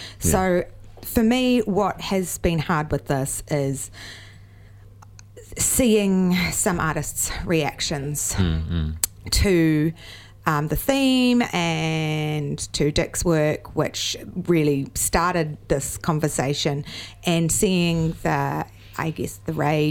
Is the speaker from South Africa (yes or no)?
no; New Zealand; as a New Zealander, I've grown up as seeing Tiki as an embryonic symbol